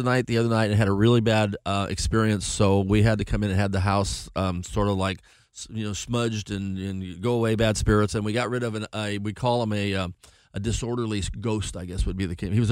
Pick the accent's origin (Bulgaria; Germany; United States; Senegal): United States; Los Angeles, California; born there; I was born in Los Angeles.